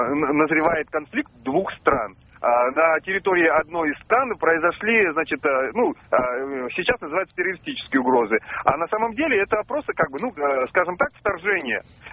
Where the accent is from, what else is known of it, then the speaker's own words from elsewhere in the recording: Volgograd, Volgograd Oblast, Russia; я из Волгограда.